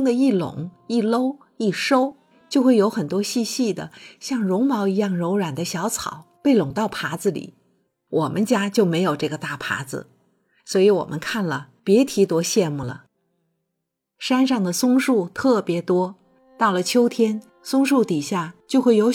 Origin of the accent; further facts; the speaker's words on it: Dalian, Liaoning, China; 我的童年是在大连长大的，大连属于东北，冬天非常冷，每天都要生炉子。